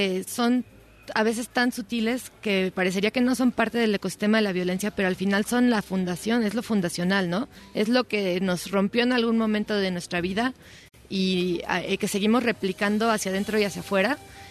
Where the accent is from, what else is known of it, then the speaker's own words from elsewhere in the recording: Gustavo A. Madero, Mexico City, Mexico; yo soy de Gustavo Madero, soy muy del norte de la ciudad